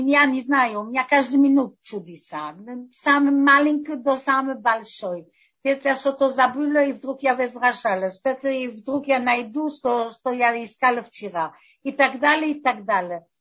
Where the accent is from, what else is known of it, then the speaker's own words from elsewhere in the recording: Ukraine; Я помню, я из Украины, я помню, что были свечи на окно из еврея, которые жили в нашем местечке.